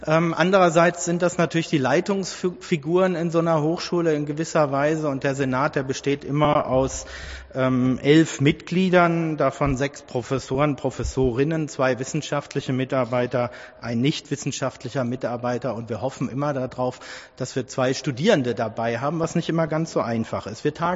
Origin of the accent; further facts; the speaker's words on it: Königs Wusterhausen, Brandenburg, Germany; Ich bin kein Wildauer. Ich wohne in Königs Wusterhausen, fühle mich aber auch nur begrenzt als Königs Wusterhausener, aber durchaus sehr stark als Brandenburger.